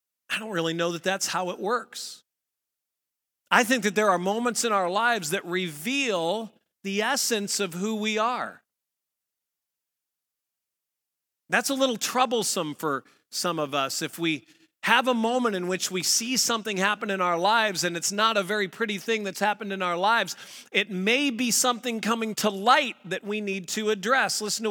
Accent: Missouri, United States; I grew up in Missouri and you'd come across a crabapple tree.

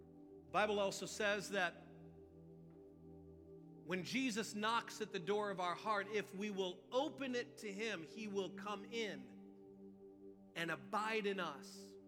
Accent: Missouri, United States; I'm from Missouri. That state is called the Show Me State because it's full of a bunch of cynical skeptics. Fun place to grow up.

